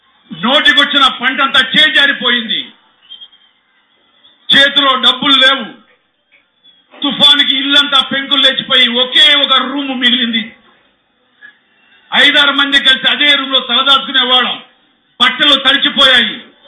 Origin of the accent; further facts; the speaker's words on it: Nidadavolu, Andhra Pradesh, India; 3 ఏళ్ల వయసులో అమ్మ నిడదవోల్లో కాలువ నుంచి నీళ్లు తీసుకురావడానికి ఒక పక్క నన్ను ఎత్తుకుని